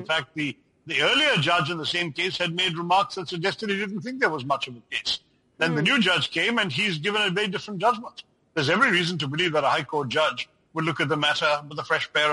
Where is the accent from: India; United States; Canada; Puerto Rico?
India; it hurts me as an Indian Democrat